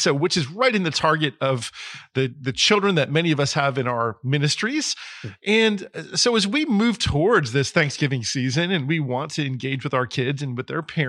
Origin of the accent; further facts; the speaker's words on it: New Jersey, United States; So I grew up in New Jersey, so I'm not too far away.